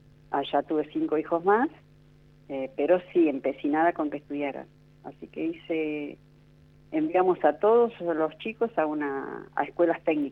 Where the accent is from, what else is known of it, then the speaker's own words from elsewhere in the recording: Balcheta, Río Negro, Argentina; also born or lived in San Antonio; now in Buenos Aires, Argentina; me voy de mi pueblo buscando trabajo también, me voy a San Antonio, después vuelvo a Balcheta, ahí formo mi familia y teníamos cuatro hijos, y hemos vivido todas las crisis económicas, muchas, como todo argentino.